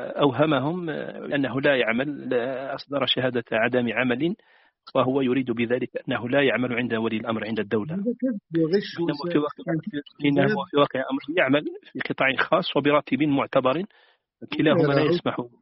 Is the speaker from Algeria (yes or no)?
yes; Algeria; عندنا في الجزائر